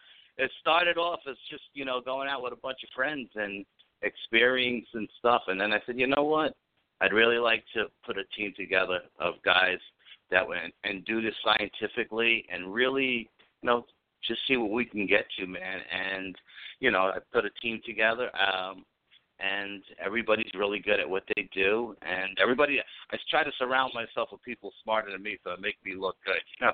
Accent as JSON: {"language": "English", "region": "New York", "country": "United States", "tie": "born or raised there", "said": "I don't know if just be growing up in New York, you know what I mean, my mindset as a New York guy"}